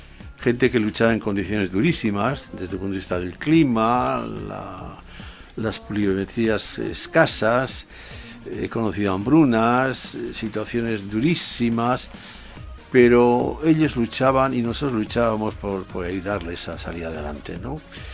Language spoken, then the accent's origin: Spanish; San Sebastián, Basque Country, Spain; Porque, bueno, yo soy de San Sebastián, ¿no? Junto al mar